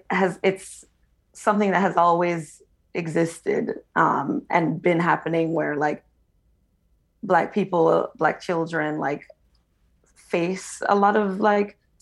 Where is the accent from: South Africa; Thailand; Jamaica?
Jamaica; now in United States; I grew up in Jamaica, like I grew up around lots of Black girls. I went to an all-girls school there